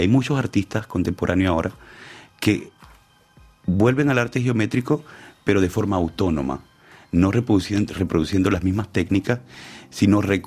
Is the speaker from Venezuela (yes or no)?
yes; Venezuela; Me pareció muy interesante que como venezolano poder aprender mucho más de la historia de mi continente en el Louvre que en Venezuela.